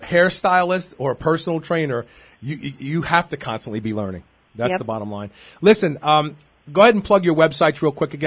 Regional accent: Pikeville, Kentucky, United States; People say, where are you from? I go, Pikeville.

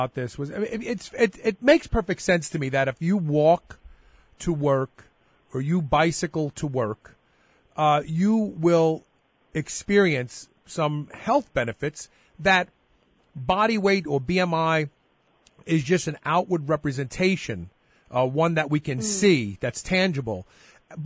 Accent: Brooklyn, New York, United States; moved away; except in enclaves like I grew up in Brooklyn, New York, and maybe Chicago, Illinois.

